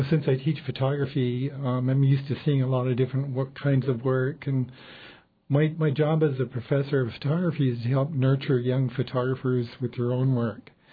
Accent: United States; since I'm also an American boy, just like so many others, I can tell that part of the story too.

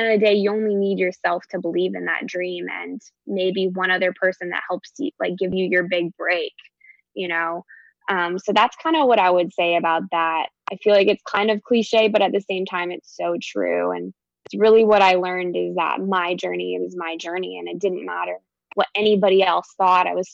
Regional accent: Alaska, United States; also born or lived in Atlanta; now in Los Angeles, United States; something I noticed about growing up in Alaska, even before I moved to LA and I was in Atlanta

